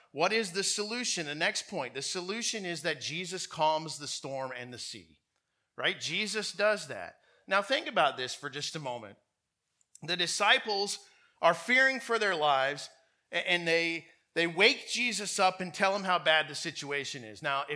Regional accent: Tampa, Florida, United States; I'm from Florida originally, from the Tampa area, and once I was working as an engineer down there

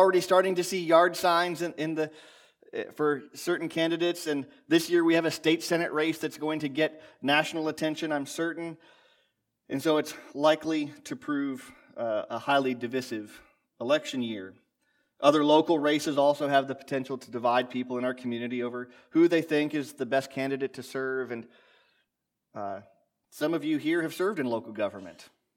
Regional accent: Ohio, United States; I grew up in Northern Ohio. I grew up in Northern Ohio.

